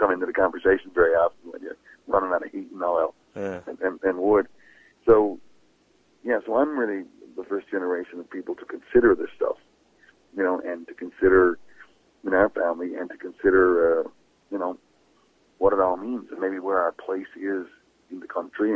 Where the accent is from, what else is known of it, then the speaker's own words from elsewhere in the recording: Canada; born there; I'm a Canadian. And that's good. And it's true. I am. I was born in Canada. I'm a Canadian.